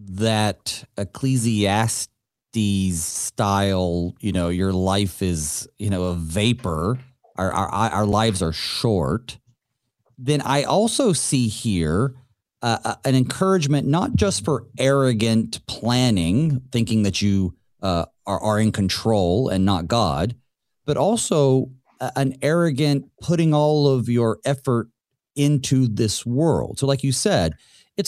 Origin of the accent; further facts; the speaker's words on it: the South, United States; you know, I'm from the South, so that's pretty common.